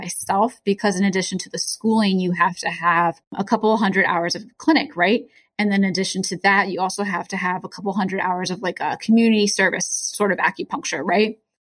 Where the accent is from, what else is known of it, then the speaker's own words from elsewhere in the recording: Montpelier, Virginia, United States; Yeah, I grew up outside of Richmond in Montpelier. So that was not a stressful area. I came to Northern Virginia. I am a little country.